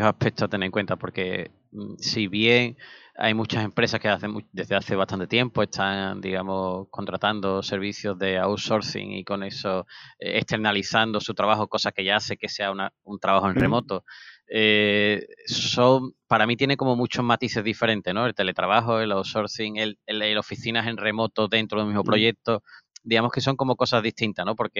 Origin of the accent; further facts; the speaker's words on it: Andalusia, Spain; y más nosotros como andaluces